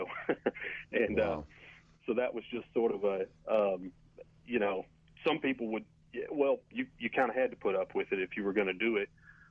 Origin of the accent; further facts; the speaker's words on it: Huntsville, Texas, United States; Well, I grew up in Huntsville, Texas, born and raised in Huntsville, and went to school here, went to graduated Sam Houston in 2007, and got a job here in Huntsville